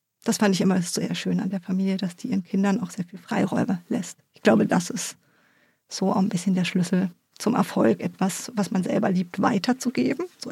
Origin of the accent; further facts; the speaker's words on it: Freiburg, Baden-Württemberg, Germany; accent: Baden; moved away as an adult; now in Flensburg, Germany; ich komme ja eigentlich aus Freiburg und bin im Schwarzwald aufgewachsen, halt vielleicht auch ein bisschen in meinem badischen Dialekt und bin dann vor 2,5 Jahren vom äußersten Süden sozusagen in den äußersten Norden gezogen, nach Flensburg.